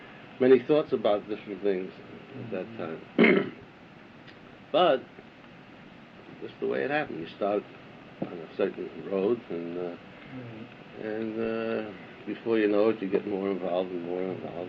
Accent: New York City, New York, United States; I was born on the Lower East Side, like most of us, and then we moved to Williamsburg.

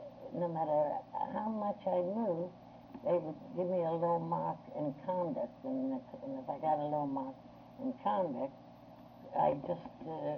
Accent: Romania; English is a second language; I was born in Romania, in a very small town. That was more country than town.

